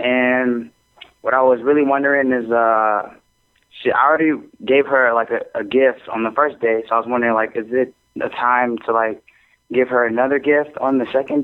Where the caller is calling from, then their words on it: Minnesota, United States; I'm calling from Minnesota.